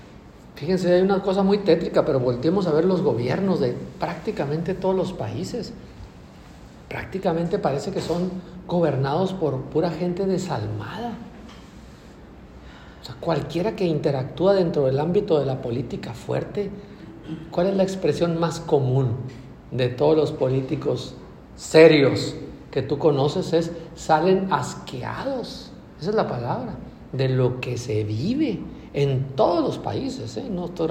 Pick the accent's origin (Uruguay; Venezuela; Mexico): Mexico; ¿qué clase de pueblo somos nosotros, los mexicanos?